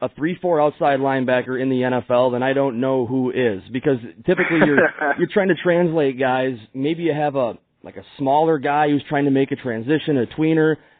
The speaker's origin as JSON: {"language": "English", "town": "Madison", "region": "Wisconsin", "country": "United States", "tie": "born or raised there", "said": "And growing up in Wisconsin, I'm right from the Madison area down there"}